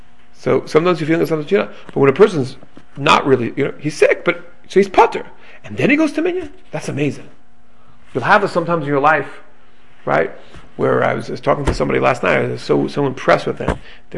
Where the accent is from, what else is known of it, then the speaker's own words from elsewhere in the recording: Israel; because I'm from Israel